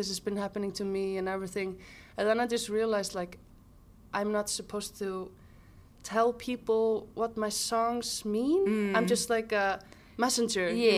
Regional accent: Mosfellsbær, Capital Region, Iceland; also born or lived in Reykjavik; But then my parents decided to move to Mosfellsbær, which is a bit like outside of Reykjavik.

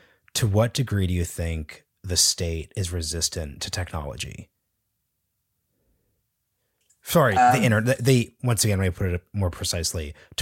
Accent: Portland, Oregon, United States; because I'm from Portland, Oregon too, so I'm really just mixing.

